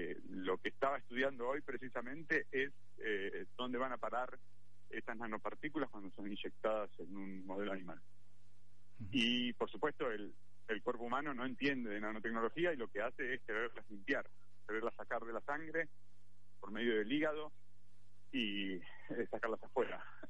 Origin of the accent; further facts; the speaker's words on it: Argentina; moved away as an adult; also born or lived in United States / Barcelona, Spain / Madrid, Spain / Chicago, United States; se habrán enterado que soy argentino y hice investigación en Argentina, hice mi doctorado en Estados Unidos, trabajé en Barcelona, en Madrid, también en Chicago.